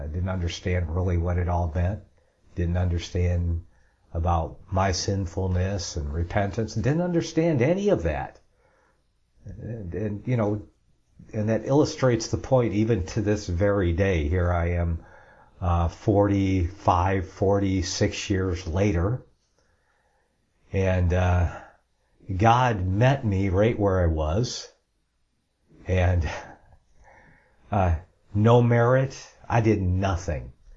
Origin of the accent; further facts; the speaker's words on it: Ann Arbor, Michigan, United States; And yes, Fireman Mike, I am from Michigan. I was born there, born in Ann Arbor and grew up in that county there.